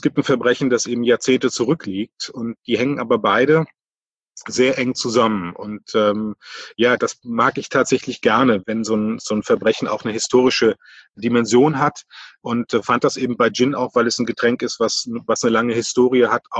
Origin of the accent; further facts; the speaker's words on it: Cologne, North Rhine-Westphalia, Germany; als Kölner